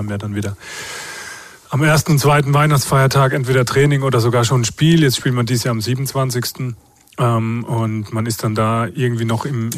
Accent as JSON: {"language": "German", "town": "Mannheim", "region": "Baden-Württemberg", "country": "Germany", "said": "weil ich hier aus Mannheim, aus der Region komme und dann nicht irgendwie noch in mein Heimatland fliegen muss"}